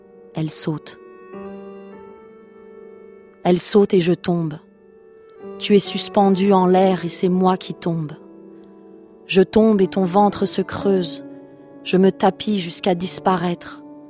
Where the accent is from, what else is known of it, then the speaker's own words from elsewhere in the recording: Paris, Île-de-France, France; also born or lived in Tehran / Beijing / Istanbul; Je suis née à Téhéran, j'ai grandi à Paris, je suis allée vivre à Pékin, je suis ensuite allée à Istanbul, j'ai voyagé en Inde, au Cambodge, etc.